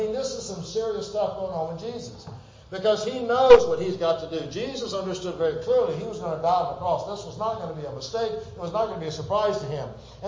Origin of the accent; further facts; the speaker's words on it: Plant City, Florida, United States; I grew up in Plant City with fruit trees.